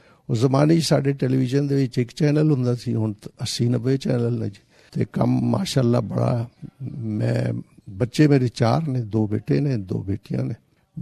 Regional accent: Peshawar, Khyber Pakhtunkhwa, Pakistan; ਮੈਂ ਰਹਿਣ ਵਾਲਾ ਸਰਹੱਦ ਹਾਂ ਜੀ, ਪਿਸ਼ਾਵਰ ਦਾ।

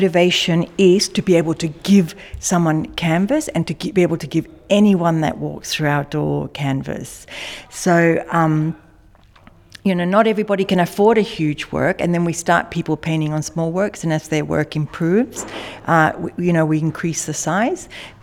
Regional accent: Sydney, New South Wales, Australia; I grew up in Sydney

